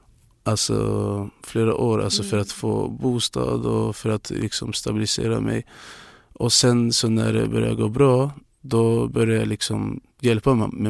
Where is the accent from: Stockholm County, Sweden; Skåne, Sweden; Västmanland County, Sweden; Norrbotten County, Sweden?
Norrbotten County, Sweden; Luleå; när jag flyttade från Luleå. Och då var det jättetufft och det var flera gånger jag var så nära på att ge upp och flytta tillbaka.